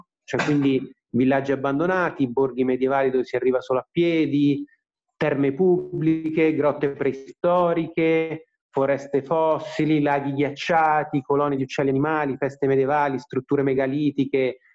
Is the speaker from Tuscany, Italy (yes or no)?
no; Rome, Lazio, Italy; moved away as an adult; now in Milan, Italy; io sono romano e quindi sono sempre stato abituato all'Appennino, alle montagne, diciamo ai paesaggi movimentati, no?